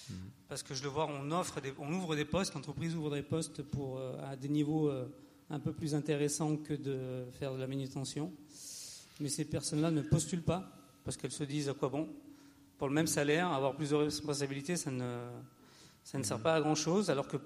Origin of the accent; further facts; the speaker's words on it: Grenoble, Auvergne-Rhône-Alpes, France; Moi, je viens de Grenoble, donc.